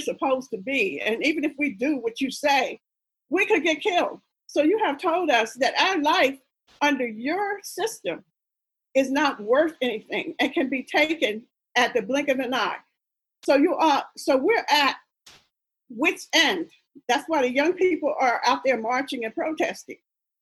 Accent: Pennsylvania, United States; I'm from Pennsylvania, he's from Pennsylvania.

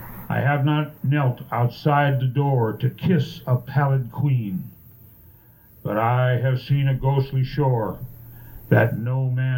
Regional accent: Michigan City, Indiana, United States; I'm from Michigan City, Indiana

